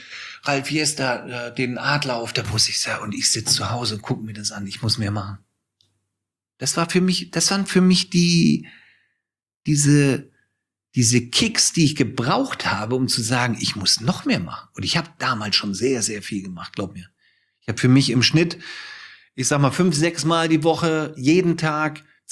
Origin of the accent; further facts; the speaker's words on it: Hamburg, Germany; born there; Weil ich bin ja zurückgezogen nach Hamburg in meine Geburtsstadt.